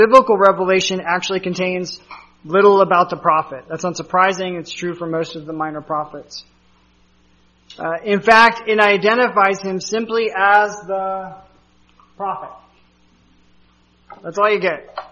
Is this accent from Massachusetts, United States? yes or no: no; Colorado, United States; I grew up in Colorado, and I knew how to drive in Colorado.